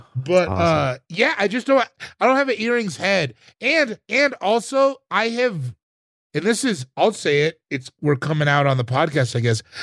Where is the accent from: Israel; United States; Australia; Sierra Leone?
Sierra Leone; bro, I'm from Sierra Leone.